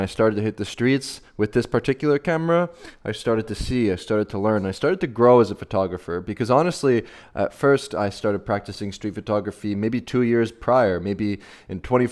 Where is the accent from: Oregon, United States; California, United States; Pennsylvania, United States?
Pennsylvania, United States; Philadelphia; walking the same mundane lane every single day in my hometown, Philadelphia